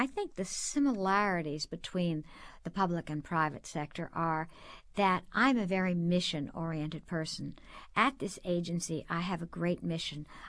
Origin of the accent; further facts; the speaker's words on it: Washington, District of Columbia, United States; I was a Washingtonian. I grew up here in Washington, and after I went away to Smith College and then came back and graduated from George Washington my last year